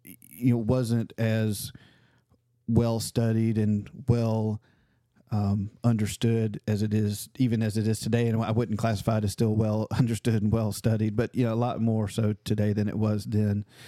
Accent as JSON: {"language": "English", "town": "Memphis", "region": "Tennessee", "country": "United States", "tie": "born or raised there", "said": "I grew up in Memphis my whole life. Like in the legit part of Memphis."}